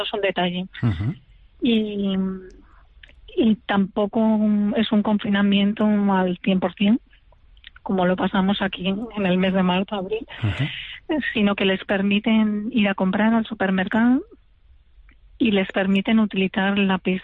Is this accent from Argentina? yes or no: no; Jaca, Aragon, Spain; now in Barcelona, Spain; Nosotros vivimos en Barcelona, pero por casualidad, o sea, pero yo soy de Jaca. Entonces, la familia la tenemos allá